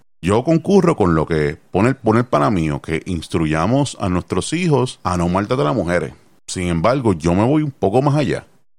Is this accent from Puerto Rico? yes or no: yes; Carolina, Puerto Rico; me crié en Carolina